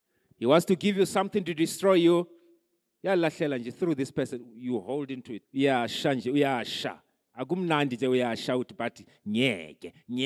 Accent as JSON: {"language": "English", "region": "Limpopo", "country": "South Africa", "said": "You know, I remember growing up, you know, I come from Limpopo."}